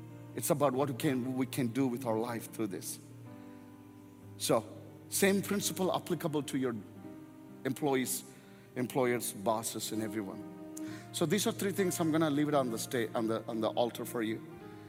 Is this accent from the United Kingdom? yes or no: no; India; now in United States; We grew up in India. India is a noisy country. And especially my house was right next to one of the highways.